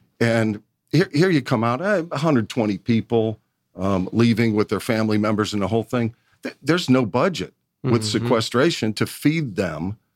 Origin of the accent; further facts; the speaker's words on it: Milwaukee, Wisconsin, United States; Milwaukee originally.